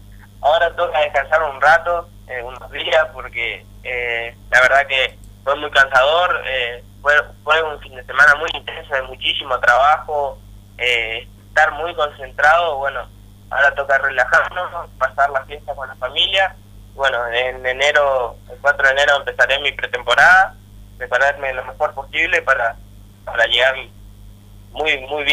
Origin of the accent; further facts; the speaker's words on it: Corrientes, Argentina; seré el único correntino, hasta ahora soy el único correntino